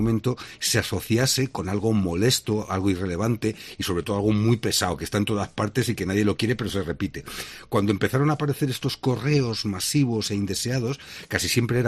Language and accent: Spanish; Spain; Bueno, como español y teniendo una ñ en mi apellido, te diría que para fastidiar